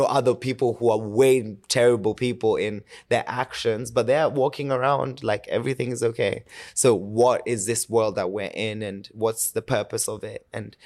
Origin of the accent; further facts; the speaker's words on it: Kenya; Born and raised in Kenya. I lived majority of my life there.